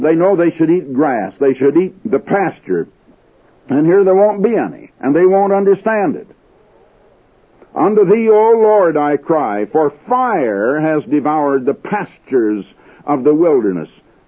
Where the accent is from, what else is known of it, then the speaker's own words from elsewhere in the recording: Des Moines, Iowa, United States; I was born and raised back in Des Moines, Iowa, and I was back there when the Drake relays were started